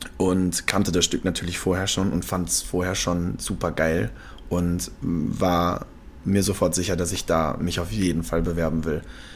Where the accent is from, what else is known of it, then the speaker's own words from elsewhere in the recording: Altenhundem, North Rhine-Westphalia, Germany; bin ich bei uns in Altenhundem in Hit gefahren und habe mir da Wassereis geholt, damit die Schwellung weggeht. Bin dann hier nach Köln gefahren